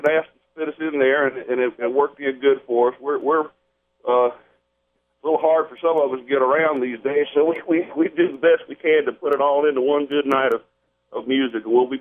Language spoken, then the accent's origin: English; Louisiana, United States; I'm from Louisiana.